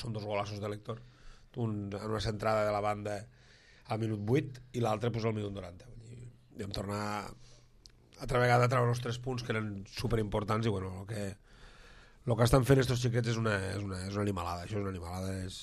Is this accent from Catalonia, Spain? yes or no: yes; La Cala, Catalonia, Spain; Soc de la Cala, jo.